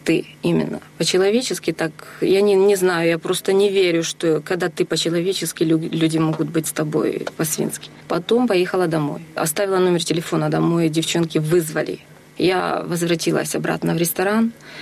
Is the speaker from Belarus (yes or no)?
no; Ukraine; И вот смотрите, вот я с Украины.